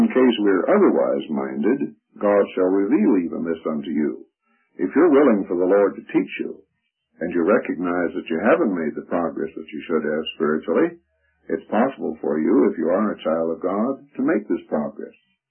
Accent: Colorado Springs, Colorado, United States; from Colorado Springs.

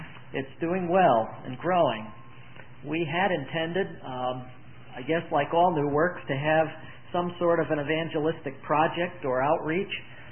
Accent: Connecticut, United States; I'd like to bring you greetings from the Lord's people in Central Connecticut. I'm from Connecticut, and my family is with me, all except my son.

